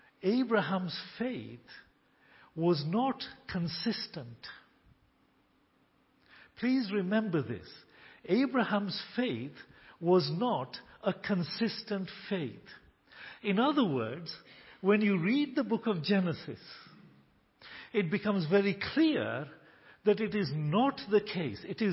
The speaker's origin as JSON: {"language": "English", "country": "Kenya", "tie": "born there", "said": "I'm a third generation Kenyan Asian. I was born in Kenya. My parents were born in Kenya. My grandparents were born in Kenya."}